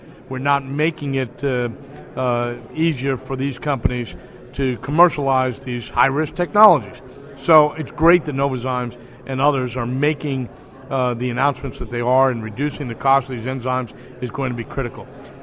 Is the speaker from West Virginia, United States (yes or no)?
no; Boston, Massachusetts, United States; I'm from Boston. I drive with a heavy foot.